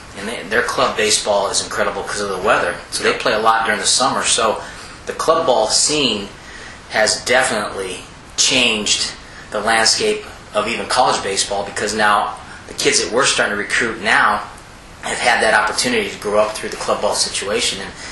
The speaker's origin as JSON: {"language": "English", "region": "Arizona", "country": "United States", "tie": "born or raised there", "said": "Yeah, I grew up in Arizona."}